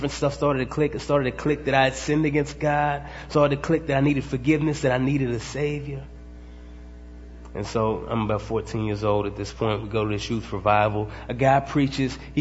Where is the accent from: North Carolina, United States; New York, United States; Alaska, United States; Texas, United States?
Texas, United States; Dallas; But anyway, I'm from Dallas. There's a lot of good stuff in Dallas, like those teams.